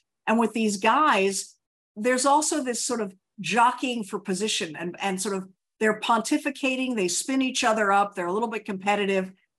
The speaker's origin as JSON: {"language": "English", "town": "Washington", "region": "District of Columbia", "country": "United States", "tie": "born or raised there", "said": "so I grew up in Washington, D.C., you know, I guess I was born in the 60s and grew up in the 70s and 80s."}